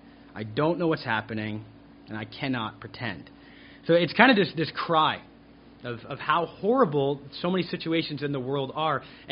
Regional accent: Canada; I am Canadian, and growing up in Canada

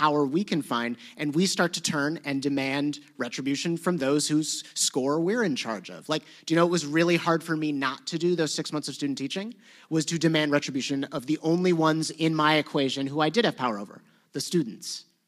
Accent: United States; those of us who've just, like, in a passing way interacted with churches because we grew up in America

